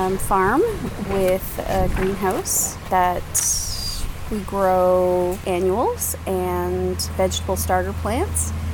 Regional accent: Ontario, Canada; also born or lived in Newfoundland; I was a city girl. I'm from Newfoundland, but I was raised in Ontario.

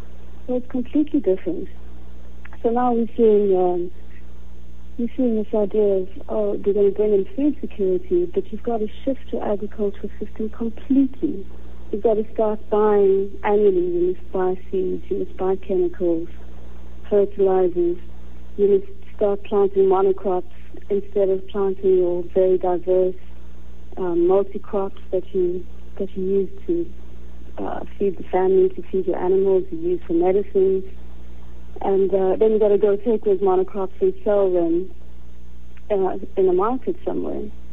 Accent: South Africa; Well, South Africa, I'm from South Africa.

